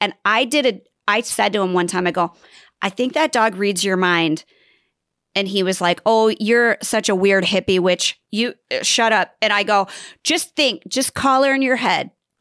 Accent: Nebraska, United States; I'm from Nebraska, but I'm not taking a shovel out there to finish this job.

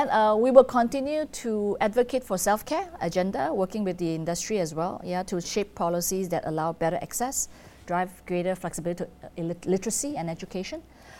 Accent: Malaysia; because I'm Malaysian.

